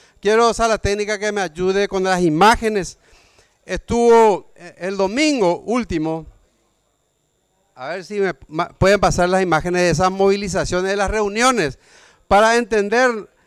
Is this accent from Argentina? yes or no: no; San Pedro, Paraguay; Y hablo como parlamentario paraguayo, como sanpedrano.